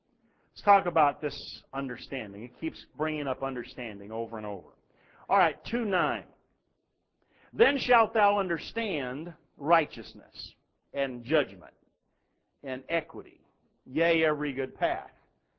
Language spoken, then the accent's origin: English; United States; Because I'm an American.